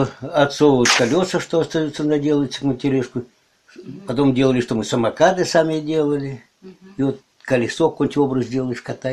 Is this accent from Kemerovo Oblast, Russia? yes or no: yes; Novopokosma, Kemerovo Oblast, Russia; born there; В Новопокосьме